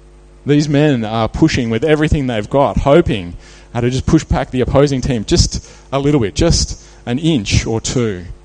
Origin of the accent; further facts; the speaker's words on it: Queensland, Australia; Some of you might know I grew up in Queensland